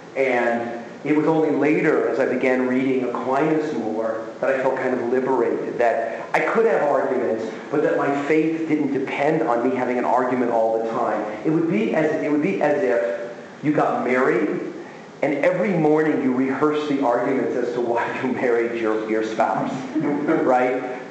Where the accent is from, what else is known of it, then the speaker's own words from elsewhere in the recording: Las Vegas, Nevada, United States; My first job was at UNLV. So I got hired at my hometown, which was great.